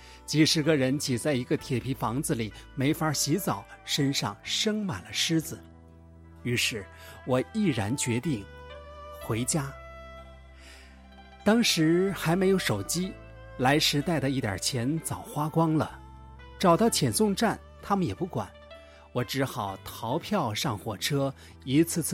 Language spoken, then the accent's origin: Chinese; Henan, China; born there; 我出生在河南农村，祖上世代务农。